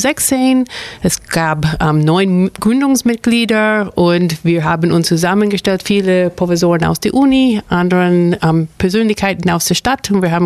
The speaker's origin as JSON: {"language": "German", "country": "United States", "second_language": "German", "lives_now": "Ulm, Germany", "said": "lebe in Ulm seit 2009. Wie alle Hörer hören, bin ich kein Deutscher, sondern Amerikanerin, deswegen eine komische Aussprache."}